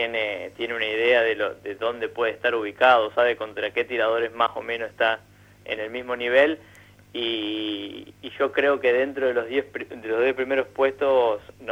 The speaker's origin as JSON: {"language": "Spanish", "country": "Argentina", "said": "En la delegación van a ir 5 tiradores"}